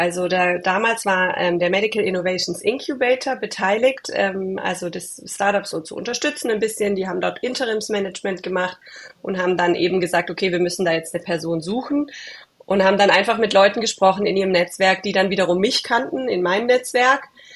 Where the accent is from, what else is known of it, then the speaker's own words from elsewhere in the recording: Tübingen, Baden-Württemberg, Germany; ich komme ja aus Tübingen ursprünglich sogar.